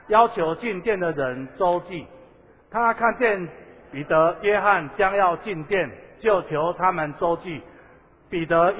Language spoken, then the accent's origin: Chinese; Taiwan; 表示我们台湾人真的不容易说我爱你啊